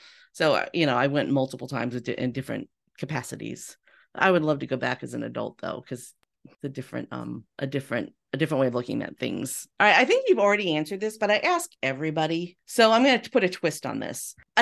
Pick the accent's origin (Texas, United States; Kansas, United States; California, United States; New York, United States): California, United States; Castroville; We used to play you in sports. I'm from Castroville.